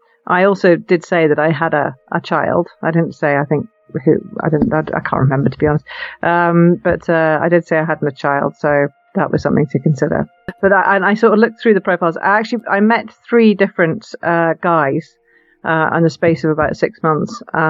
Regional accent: Edinburgh, Scotland, United Kingdom; I'm a Scottish girl from Edinburgh, Scotland, UK. And I grew up in Edinburgh. I went to school here

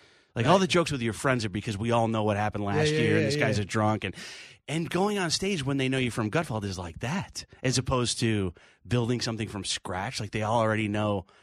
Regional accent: Rochester, New York, United States; So I grew up in Rochester, New York.

